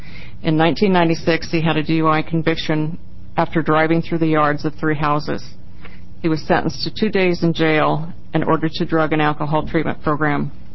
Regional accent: Oregon, United States; I'm from Lane County.

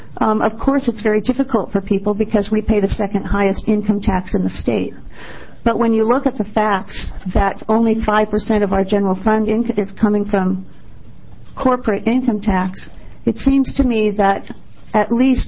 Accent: Eugene, Oregon, United States; I'm from Eugene.

